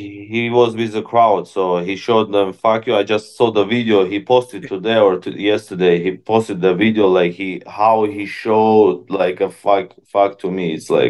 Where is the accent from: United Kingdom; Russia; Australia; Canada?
Russia; English is a second language; now in United States; because I grew up in Russia, so we have a little bit different